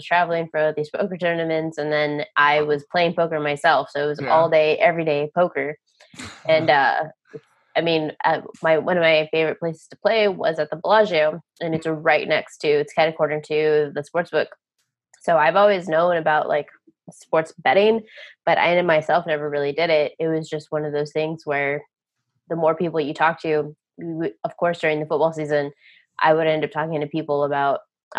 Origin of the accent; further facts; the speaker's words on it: Texas, United States; I was like, "No shit. I was born and raised in Texas." Texas girl, gotta knows her thing.